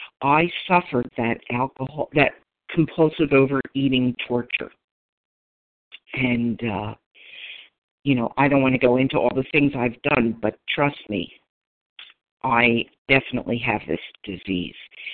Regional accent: Philadelphia, Pennsylvania, United States; I'm from Philadelphia and a grateful recovered compulsive overeater for today.

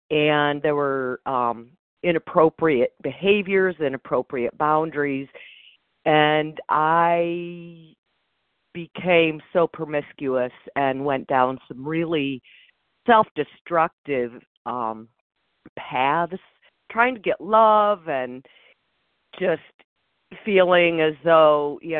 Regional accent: Michigan, United States; I'm currently in Florida. I'm from Michigan.

